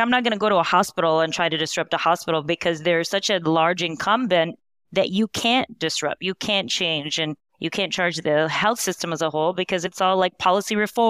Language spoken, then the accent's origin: English; Canada; I'm a pharmacist from Canada